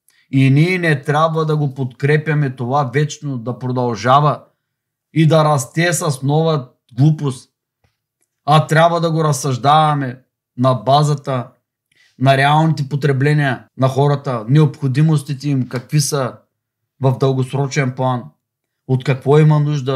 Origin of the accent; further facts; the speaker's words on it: Varna, Varna Province, Bulgaria; Аз съм от Варна.